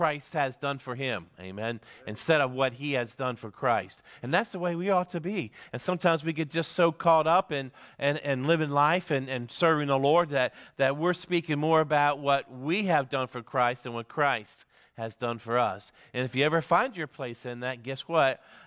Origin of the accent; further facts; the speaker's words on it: Pennsylvania, United States; When I grew up in Pennsylvania